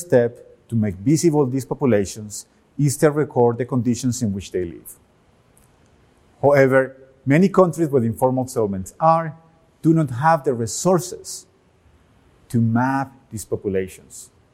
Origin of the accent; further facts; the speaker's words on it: Medellin, Antioquia, Colombia; When I was 6 years old, growing up in Medellin, Colombia